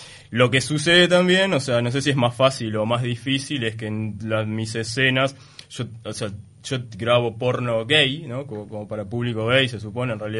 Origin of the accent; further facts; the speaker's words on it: Uruguay; les parecía interesante que soy uruguayo y que en Uruguay está visto como a nivel mundial o a nivel internacional como un país de avanzada